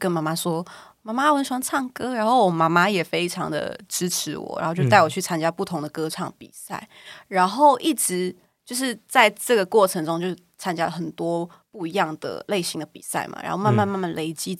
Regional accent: Malaysia; 然后我本身就有马来西亚人，然后对于台语可能是有一点熟悉，但是没有到那么标准，因为我们是讲福建话

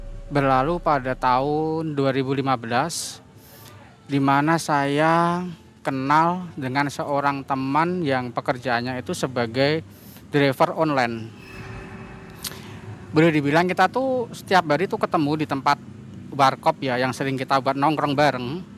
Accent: Kudus, Central Java, Indonesia; Saya asli orang Kudus.

